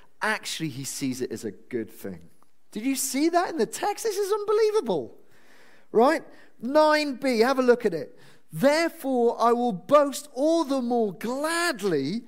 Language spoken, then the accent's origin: English; Wales, United Kingdom; also born or lived in London; now in Norfolk, United Kingdom; I'm a Welshman. And obviously when I think of home, I think of my wife and family in Norfolk, but actually there's a little bit of me which still thinks of the valleys of Wales.